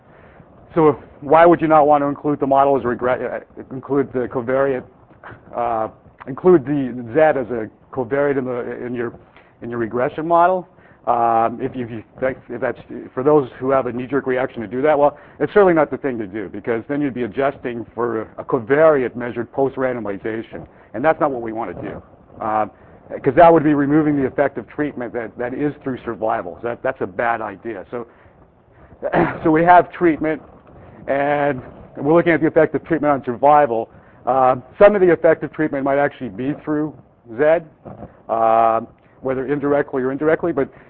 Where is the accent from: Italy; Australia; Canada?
Canada; now in United States; I'm Canadian, but I work in the States, so I always get confused now.